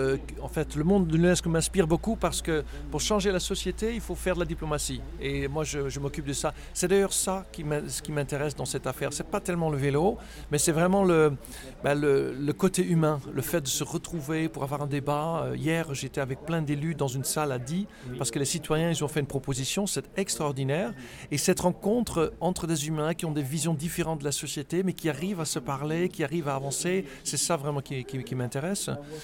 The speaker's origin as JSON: {"language": "French", "country": "Netherlands", "second_language": "French", "said": "quand je parle avec des gens de mon pays d'origine, les Pays-Bas"}